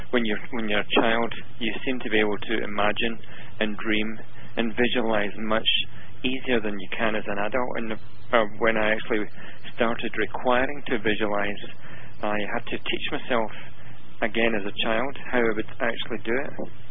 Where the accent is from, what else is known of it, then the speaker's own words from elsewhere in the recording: Glasgow, Scotland, United Kingdom; Well, I'm from Scotland. I was born in Glasgow a long time ago.